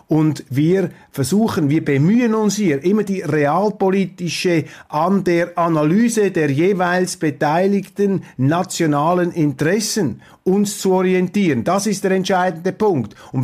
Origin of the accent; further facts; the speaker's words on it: Switzerland; Als Schweizer haben wir in diesen Fragen mit großer Demut und Zurückhaltung zu urteilen.